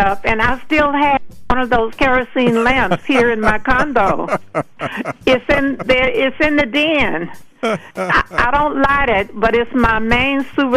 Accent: Georgia, United States; born or raised there

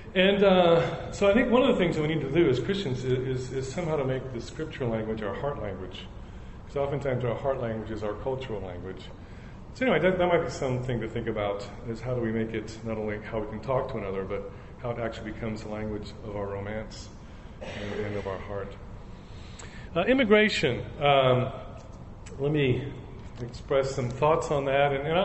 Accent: Houston, Texas, United States; born there; also born or lived in Guatemala; But we were raised bilingual and bicultural. I was born in Houston, and we would spend all our summers in Guatemala.

